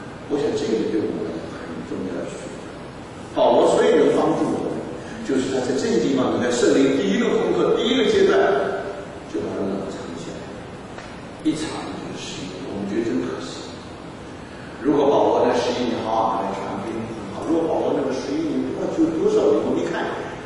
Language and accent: Chinese; Taiwan; 所以我觉得我是台湾人啊